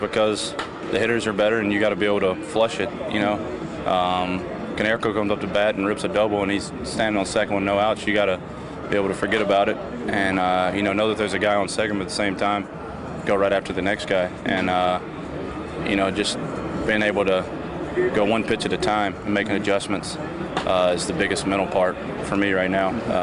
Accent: Mississippi, United States; I'm from Mississippi in a really small town, and it just seems like Chicago is a whole nother world.

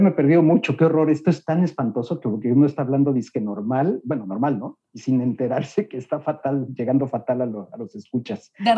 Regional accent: Mexico

